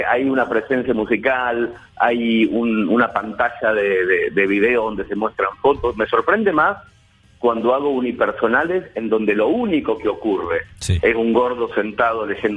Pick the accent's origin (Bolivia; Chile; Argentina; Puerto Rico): Argentina; Mercedes; Empecé a trabajar en periodismo a los 13 en el diario de mi pueblo.